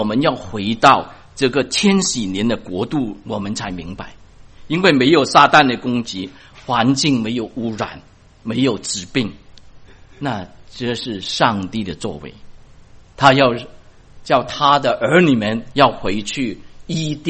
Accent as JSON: {"language": "Chinese", "country": "China", "said": "是我们中国人最喜欢的"}